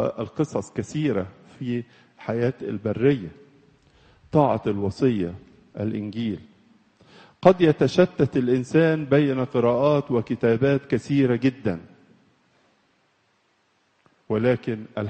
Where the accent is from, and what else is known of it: Egypt